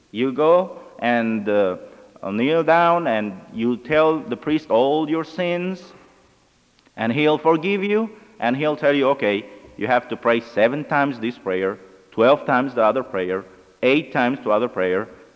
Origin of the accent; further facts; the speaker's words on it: Venezuela; and I am from Venezuela